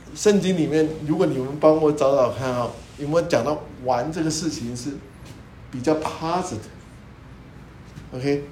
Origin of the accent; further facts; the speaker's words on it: China; 我们中国人说寓教于乐，寓教于乐哈。